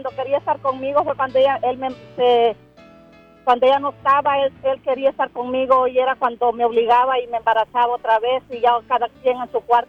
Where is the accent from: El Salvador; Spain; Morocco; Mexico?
El Salvador; Somos del Salvador.